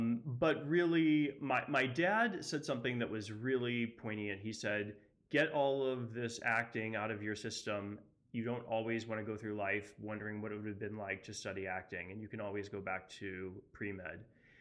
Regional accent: Northeast, United States; growing up in the Northeast, we kind of live in a bubble.

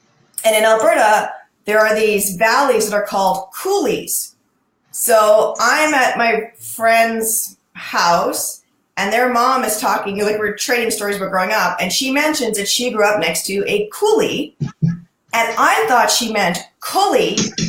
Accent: Guyana; first language Guyanese Creole; So as a kid growing up, that happened to me all the time when people would like say a word and it's, and I'm interpreting it through the Guyanese filter and it is so not that.

